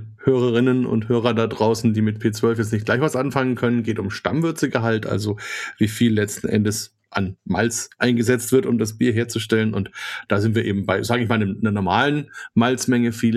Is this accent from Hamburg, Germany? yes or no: no; Bavaria, Germany; als Franke